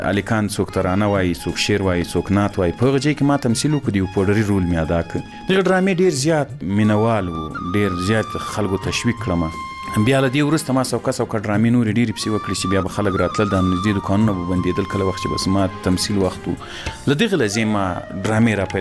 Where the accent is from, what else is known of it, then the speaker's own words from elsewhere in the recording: Ghazni, Afghanistan; په مشاعره کې به زه ډېر غلی ناستم ځکه زه له غزنی څخه